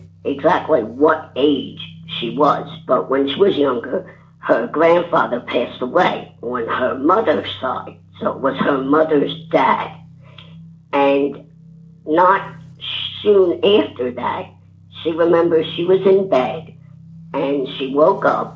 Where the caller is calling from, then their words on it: Warrington, Pennsylvania, United States; from Warrington, Pennsylvania again.